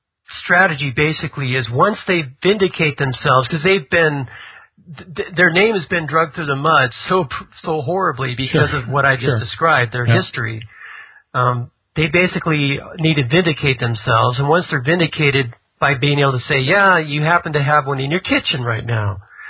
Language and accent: English; United States; It didn't ring a bell for me because I'm not European. I'm American.